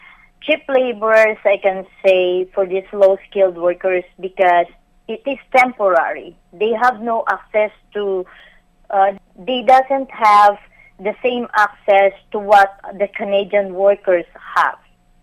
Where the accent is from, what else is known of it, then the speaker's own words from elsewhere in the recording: Philippines; as a Filipino, you chose to go abroad knowing that the family needs you and knowing that you have no chance to get a good job in Philippines